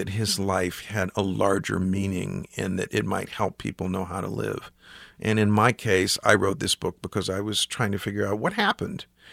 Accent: Sikeston, Missouri, United States; In my hometown, Sykeston, 50 years ago.

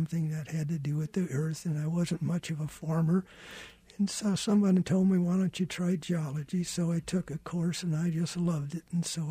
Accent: St. Louis, Missouri, United States; born there; Well, I was born in St. Louis. I've been here since 1966.

